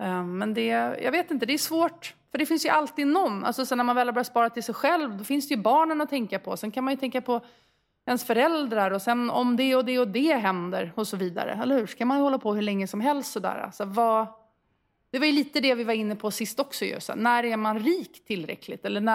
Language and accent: Swedish; Sweden; now in Indonesia; Jag var ju hemma i Sverige ju och jobbade lite. Och då bodde jag hos min kompis.